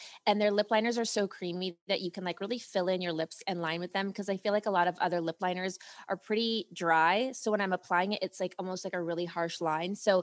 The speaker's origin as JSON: {"language": "English", "region": "Ohio", "country": "United States", "tie": "born or raised there", "said": "So I grew up in Ohio and I lived with my dad growing up. So my parents were divorced. My mom lived in Europe. I lived with my dad in Ohio."}